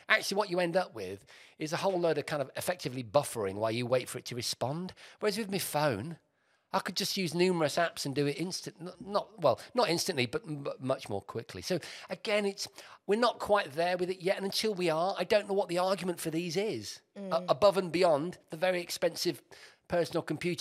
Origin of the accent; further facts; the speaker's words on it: West Midlands, United Kingdom; also born or lived in Bedfordshire; I was brought up in the Midlands. I was living as a young … in Worcestershire. And we moved.